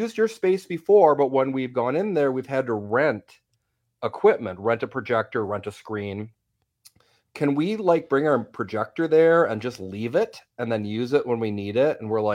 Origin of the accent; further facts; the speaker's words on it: Madison, Wisconsin, United States; I growing up in Madison, I saw Raiders of the Lost Ark, E.T.